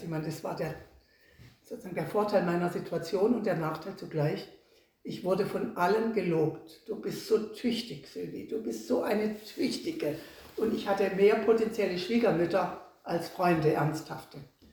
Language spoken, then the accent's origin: German; Baden-Württemberg, Germany; Ich komme ja aus der Ecke, wo dann nebenan ist die Schweiz und nebenan ist Elsass und Frankreich.